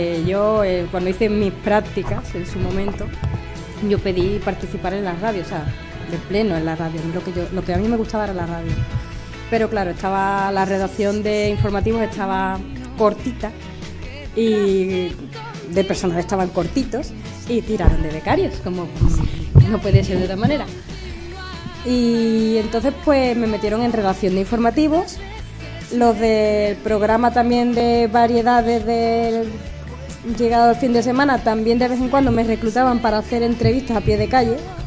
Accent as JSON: {"language": "Spanish", "town": "Seville", "region": "Andalusia", "country": "Spain", "tie": "born there", "said": "yo nací en Sevilla, en la ciudad más bonita del mundo, le pese a quien le pese, yo lo siento mucho, adoro Sevilla, he vivido solo el tiempo en el que he estado estudiando"}